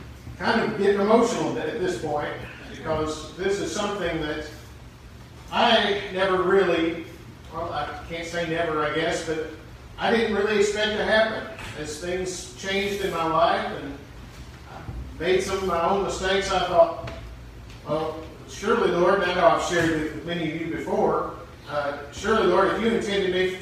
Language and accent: English; Arkansas, United States; And He said it just like that because I come from Arkansas.